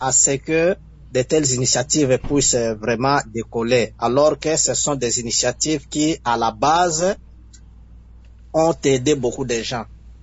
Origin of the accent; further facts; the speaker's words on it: Bandundu, Kwilu, DR Congo; je suis de Bandundu qui quitte